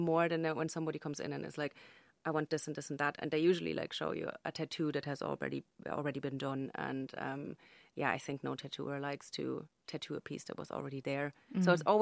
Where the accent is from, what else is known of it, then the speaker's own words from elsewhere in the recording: Germany; English is a second language; moved away as an adult; now in Ireland; So I'm from Germany. And I just came over to Ireland to do my language course for college. And I just never left.